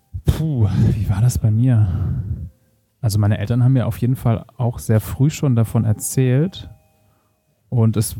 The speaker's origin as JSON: {"language": "German", "region": "Southern Germany", "country": "Germany", "said": "Also ich komme aus einer Kleinstadt aus Süddeutschland."}